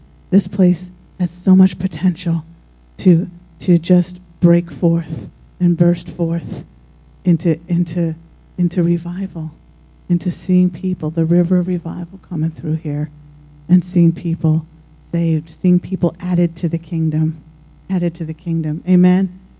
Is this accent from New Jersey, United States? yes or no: yes; New Jersey, United States; I grew up in New Jersey